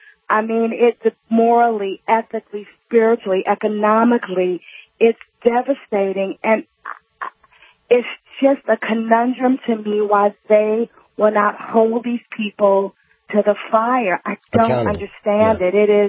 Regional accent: United States; That's my hometown.

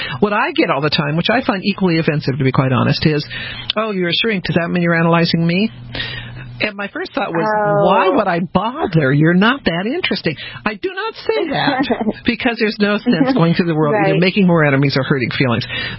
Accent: Denver, Colorado, United States; also born or lived in New Orleans / Texas; I was born in New Orleans, grew up in Denver, went to school in Texas.

